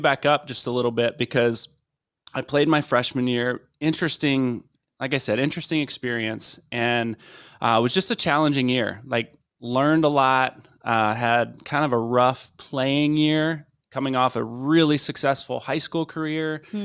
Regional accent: Cincinnati, Ohio, United States; I grew up in Cincinnati, Ohio

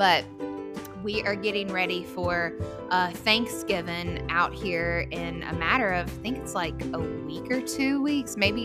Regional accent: the South, United States; now in Oregon; Now you know, I'm not born and raised here. I'm from the South. Love the South, but also love the PNW.

